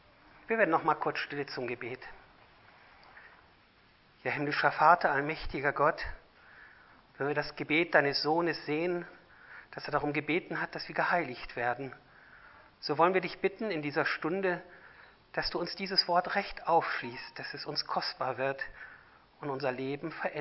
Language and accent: German; Lower Saxony, Germany; Nun, ich komme aus Niedersachsen und nicht weit von uns ist entfernt die Nordsee.